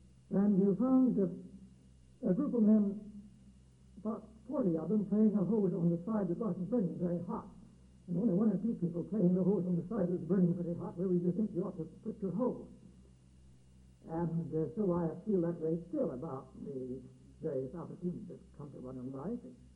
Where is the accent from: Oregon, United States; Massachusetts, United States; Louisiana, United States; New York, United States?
Oregon, United States; I grew up in Oregon. I'm a Baptist by heredity, inertia, and conviction.